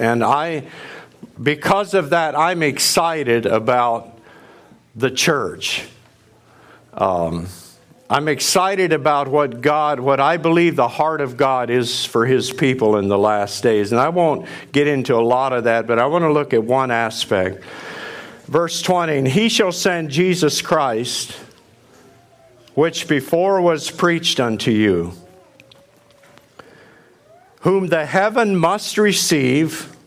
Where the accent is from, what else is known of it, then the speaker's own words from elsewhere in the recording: Colorado, United States; from Colorado.